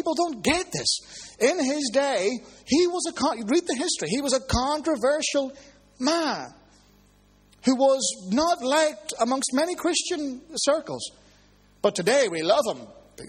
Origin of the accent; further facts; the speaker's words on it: Ireland; I'm Irish, I got to say this.